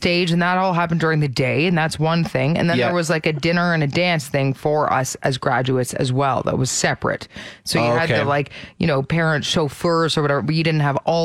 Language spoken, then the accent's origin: English; Ontario, Canada; because I'm from Ontario